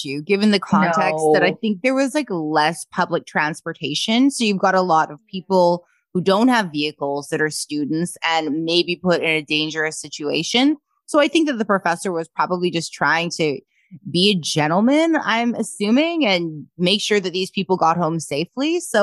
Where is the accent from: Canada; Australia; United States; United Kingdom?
Canada; British Columbia; I'm from the Okanagan. So I grew up in the Okanagan. Okay. So it's small as well.